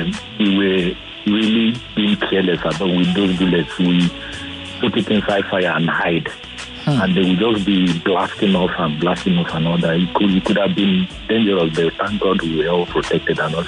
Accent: Abia, Nigeria; because I was brought up around Abia State

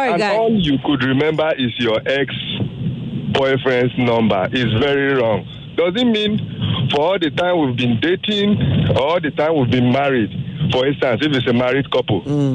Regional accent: Kogi, Nigeria; me, I'm from Kogi State.

